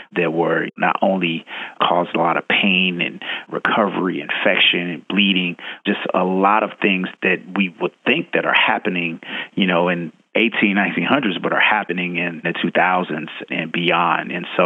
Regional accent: Chicago, Illinois, United States; born there; So if you look at the south side of Chicago, it's a desert as far as healthcare for our communities.

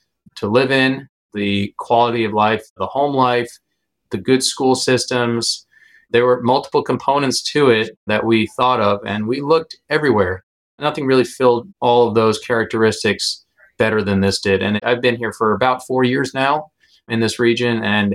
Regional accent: New York, United States; So I grew up in Long Island, New York. I was brought up and raised there, and my folks do still live out there

